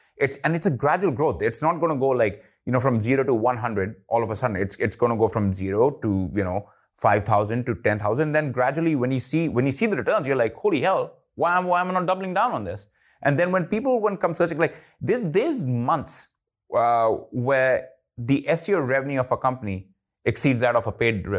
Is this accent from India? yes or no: yes; India; I tried to launch in India. I'm Indian, and I failed at it miserably.